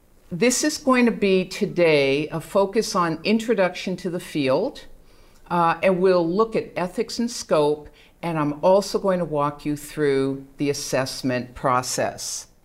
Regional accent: Boston, Massachusetts, United States; accent: Boston; moved away as an adult; now in Mexico; You can hear a little bit of my Boston accent, and when I was 20, I hightailed it out of Boston, dropped out of college, and was so lucky to land in a small fishing village on the west coast of Mexico.

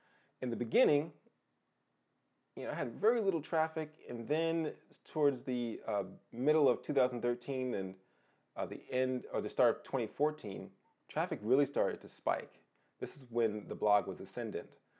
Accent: Long Island, New York, United States; also born or lived in South Carolina; I actually was born and raised on Long Island in New York. And no, that's not New York City

